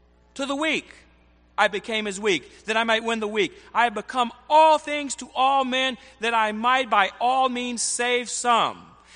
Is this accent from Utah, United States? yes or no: no; Alabama, United States; now in New Jersey, United States; other cultures than that which, in which I was raised in Alabama, as I'm in New Jersey and New York.